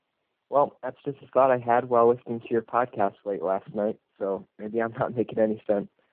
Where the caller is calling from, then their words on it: Ohio, United States; Hey, Paul. … from Ohio and was turned on to this podcast by a friend about 5 months ago